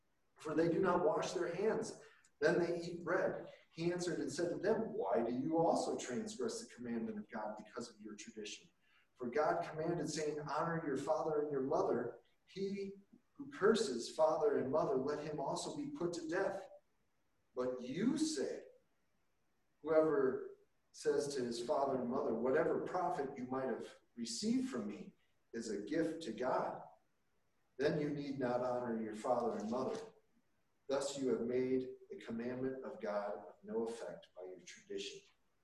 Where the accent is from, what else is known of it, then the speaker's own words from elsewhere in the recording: United States; You know, we're born in America. You know, for years I thought, well, I'm American, I'm a Christian, yeah.